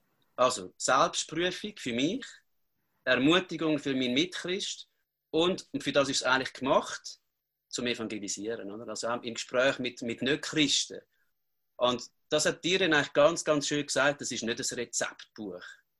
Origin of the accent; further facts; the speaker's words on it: Schmerikon, St. Gallen, Switzerland; Fahnenträgerin für Schmerike, wo ich aufgewachsen bin